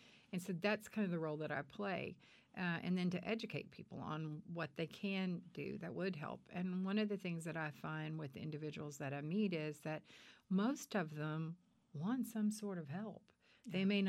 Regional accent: Marlin, Texas, United States; also born or lived in Brownwood; I'm actually from Marlin. I was born in Brownwood, raised in Marlin.

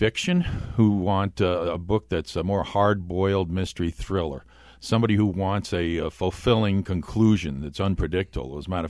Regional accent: New York City, New York, United States; born there; yeah, I was born in New York City. I went to Fordham University

